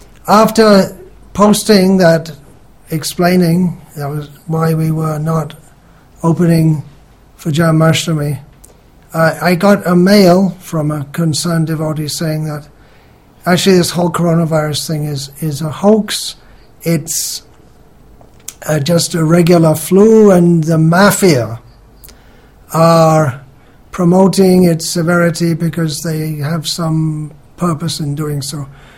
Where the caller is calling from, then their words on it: Salem, Tamil Nadu, India; I'm talking from Salem in Tamil Nadu.